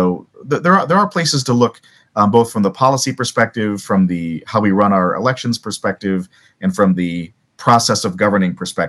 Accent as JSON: {"language": "English", "region": "Minnesota", "country": "United States", "said": "I'm from Minnesota, and so if you're a Vikings fan, you might say, well, gosh, why are we harping on Super Bowls, right?"}